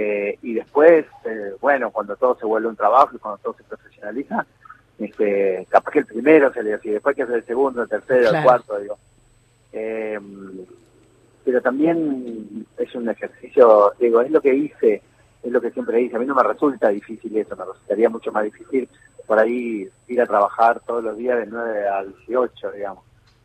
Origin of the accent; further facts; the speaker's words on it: Gálvez, Santa Fe, Argentina; also born or lived in Rosario; yo en realidad me crié en Gálvez, en la ciudad de Gálvez, una ciudad, sí. pero se vive como un pueblo, digamos.